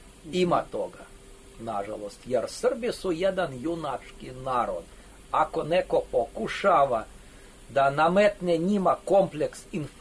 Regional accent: Russia; Serbian is a second language; kako mi Rusi to zovemo

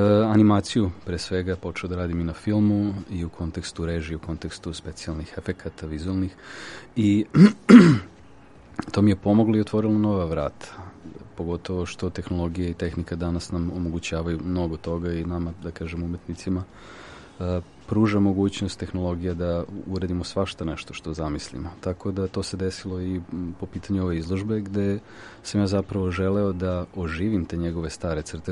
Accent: Belgrade, Serbia; s obzirom da sam, da kažem, beogradsko dete

